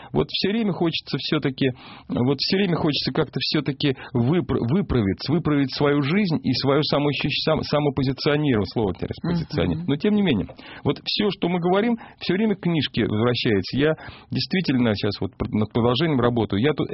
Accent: Moscow, Russia; Я москвич. Покровки, я заядлый москвич, закоренелый москвич. И я малодушно, физически привязан к этому городу.

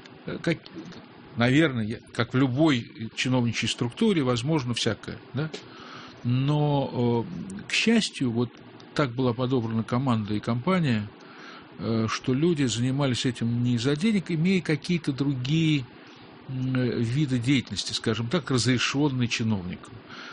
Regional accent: Kyrgyzstan; born there; я родился в России, то есть я родился в Киргизии.

